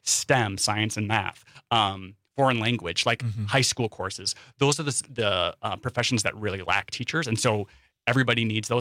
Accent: Wisconsin Rapids, Wisconsin, United States; I'm from Wisconsin Rapids in rural Wisconsin.

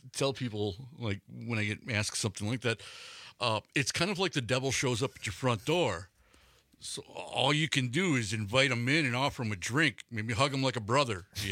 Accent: Milwaukee, Wisconsin, United States; born or raised there

